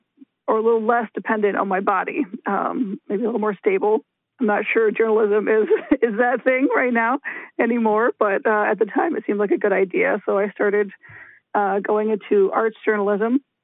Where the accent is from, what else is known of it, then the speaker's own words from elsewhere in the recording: Virginia, United States; I grew up in the Shenandoah Valley in Virginia.